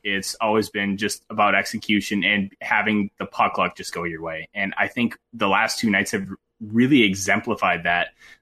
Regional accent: Minnesota, United States; Oh, hey, I'm a Minnesotan. I always watch hockey.

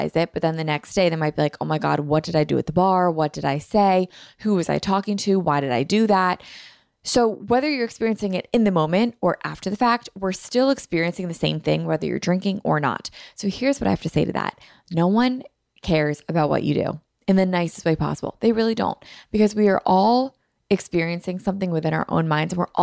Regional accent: Philadelphia, Pennsylvania, United States; and the Eagles were in the Super Bowl, and I'm from Philly.

